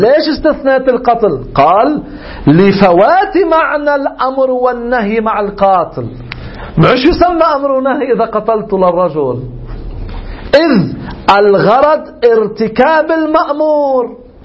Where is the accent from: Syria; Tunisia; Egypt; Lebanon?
Lebanon; مثل عندنا في لبنان، شو ما بيوجعه بيعطوه بنادول.